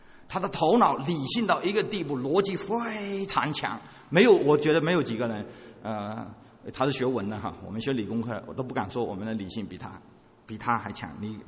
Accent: China; 有可能会像我们中国人，我们这一代的年轻人、老年人、中年人

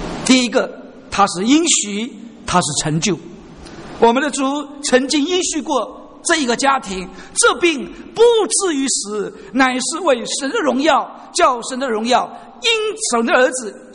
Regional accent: China; 以前我们中国人说海归是归回的归

